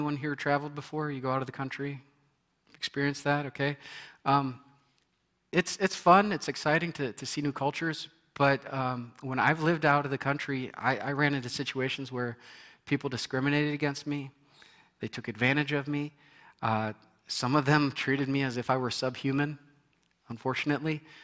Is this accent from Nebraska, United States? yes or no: yes; Nebraska, United States; I grew up in Nebraska, working in cornfields.